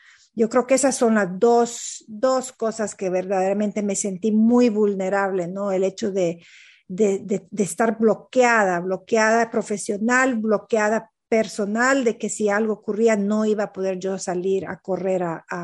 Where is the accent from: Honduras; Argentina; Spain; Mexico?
Honduras; especialmente para la mujer hondureña o nosotros como mujeres y como latinoamericanas, es nunca olvidarnos de nuestra inteligencia cultural y de dónde venimos